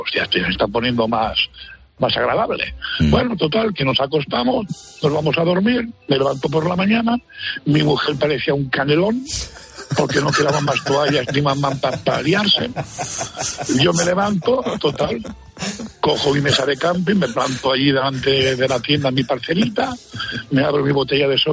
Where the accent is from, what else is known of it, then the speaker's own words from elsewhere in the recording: Catalonia, Spain; yo soy de aquí de Barcelona, un pueblecito que está a unos 20 kilómetros